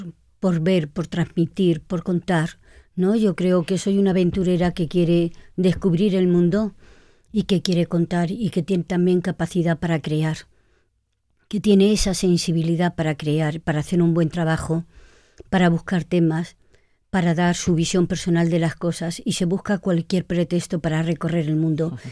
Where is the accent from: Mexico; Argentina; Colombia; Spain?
Spain; Castilla-La Mancha; aunque soy del centro de España, soy manchega, pues me siento que formo parte de una cultura mediterránea.